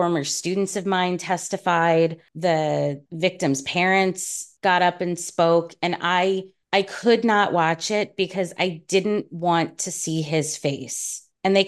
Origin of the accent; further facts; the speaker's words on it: New York, United States; And, you know, I know I grew up in New York.